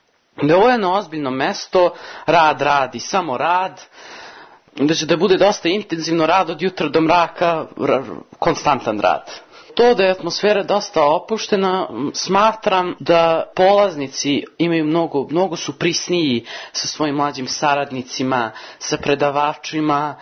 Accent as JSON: {"language": "Serbian", "town": "Novi Pazar", "region": "Šumadija and Western Serbia", "country": "Serbia", "said": "dolazim iz Novog Pazara."}